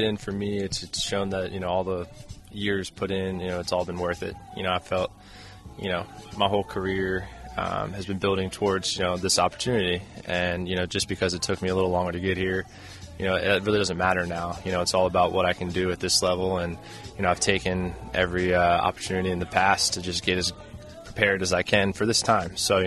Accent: Baltimore, Maryland, United States; My dad played baseball as well, and growing up in the area

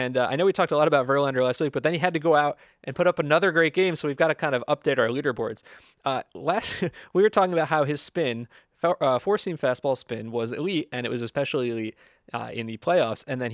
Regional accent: New Jersey, United States; listen, I'm no Southern California native. I'm from New Jersey

